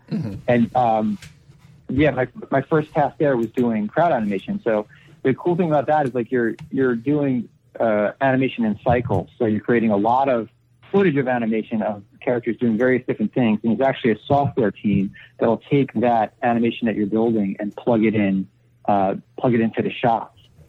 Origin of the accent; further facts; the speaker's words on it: New York, United States; And I'm from New York originally. I'm on the East Coast as well.